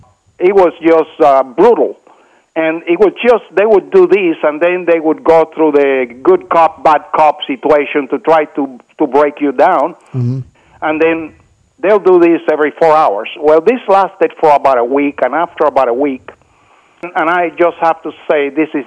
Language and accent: English; Cuba; You know, I grew up in Cuba.